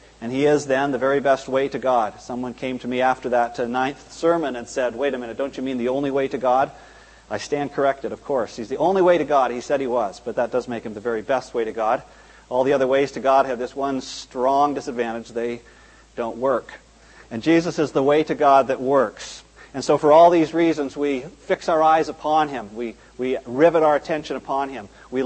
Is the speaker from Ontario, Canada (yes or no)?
yes; Brockville, Ontario, Canada; when I was a little boy, growing up in Brockville, Ontario, the word appointment meant one thing.